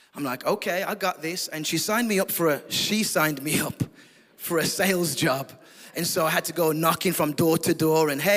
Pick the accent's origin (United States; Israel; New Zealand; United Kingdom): United Kingdom; there's a royal word that I'm accustomed to because I'm from the United Kingdom.